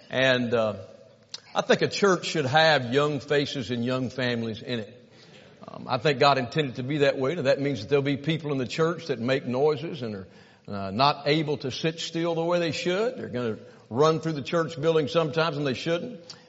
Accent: Alabama, United States; I am from Alabama. How many of you can understand what I'm saying right now?

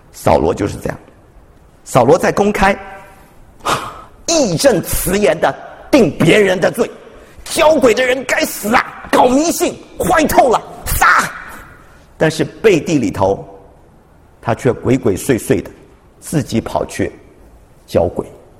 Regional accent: China; 我们中国人也说了，穷极怎么样？穷极了，呼天；痛极，就呼娘，叫妈妈、娘啊。

